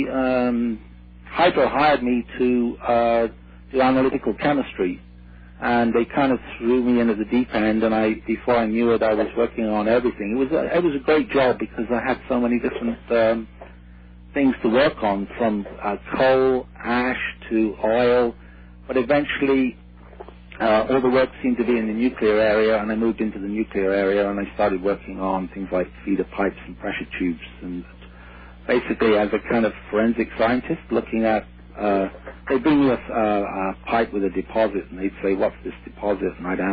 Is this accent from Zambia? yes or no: no; London, England, United Kingdom; moved away as an adult; also born or lived in Wales; now in Canada; No, I'm a Brit. I was born in London, England, and I lived in Wales. My parents were Welsh. My dad was a Welsh miner. But I went to London University, and I came to Canada in 1968.